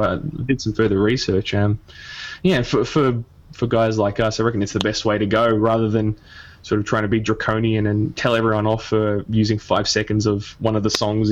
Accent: Melbourne, Victoria, Australia; I'm Australian, born and bred. I've been my whole life here. So down in sunny old Melbourne, which is in Victoria, sort of the southeast corner of Australia.

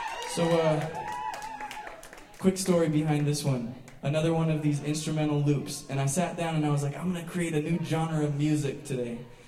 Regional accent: San Diego, California, United States; I'm from San Diego, and really honored to be here with the Bogeens.

